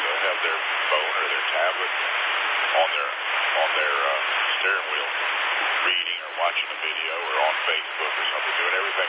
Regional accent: Columbia, United States; I grew up in Columbia. The only way to survive in Columbia during the summer when I was a kid was we went to the lake every day during the summer.

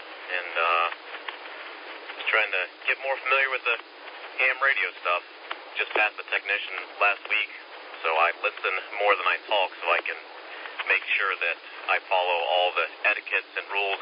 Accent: North Augusta, South Carolina, United States; I grew up in North Augusta, South Carolina.

